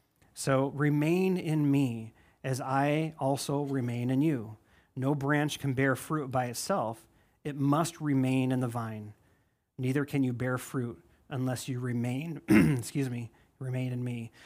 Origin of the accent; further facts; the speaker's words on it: South Dakota, United States; I think of when I was young, growing up in South Dakota, you couldn't hunt on the refuge, right?